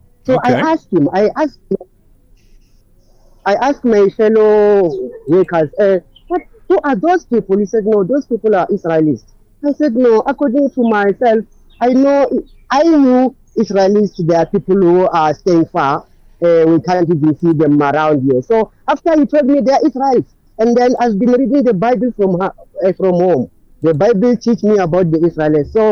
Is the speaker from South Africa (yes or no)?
yes; Limpopo, South Africa; first language Venda; English is a second language; now in Johannesburg, South Africa; I speak Venda language. I'm from Limpopo.